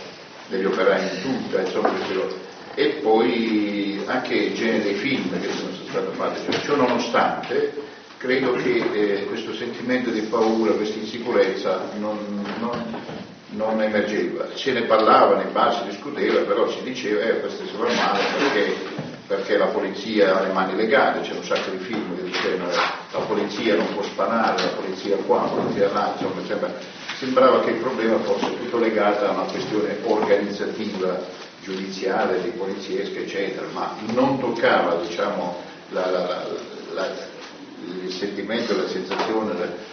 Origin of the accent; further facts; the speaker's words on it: Cologno Monzese, Lombardy, Italy; sono di Cologno Monzese